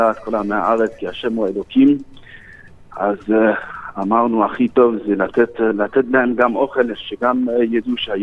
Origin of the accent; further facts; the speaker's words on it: Canada; also born or lived in Morocco; אני נולדתי פה, אבל גדלתי בקנדה.